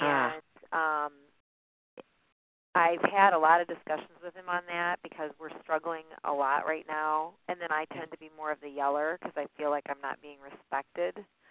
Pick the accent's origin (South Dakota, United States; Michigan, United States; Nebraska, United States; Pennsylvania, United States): Michigan, United States; Rockford; from Rockford, Michigan.